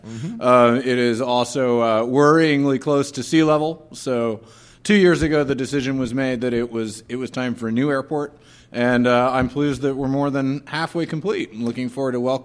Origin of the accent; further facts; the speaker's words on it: Bermuda; I mean, I describe growing up in Bermuda as growing up in a small town with no roads in or out.